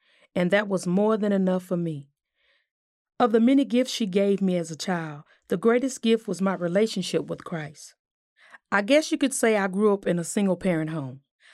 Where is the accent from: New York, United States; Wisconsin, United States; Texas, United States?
Texas, United States; Fort Worth; I grew up in Fort Worth, Texas. We moved some, but not as much as David's family moved.